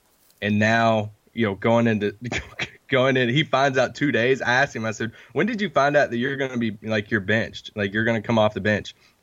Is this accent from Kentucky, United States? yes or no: yes; Kentucky, United States; we kind of bonded because I'm from Kentucky.